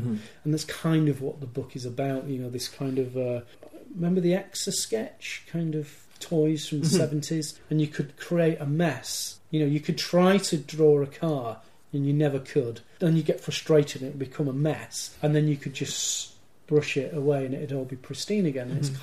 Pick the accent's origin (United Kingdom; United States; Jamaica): United Kingdom; Manchester, North West England; Well, growing up in Manchester, if you heard a different accent, you would... you'd be fascinated.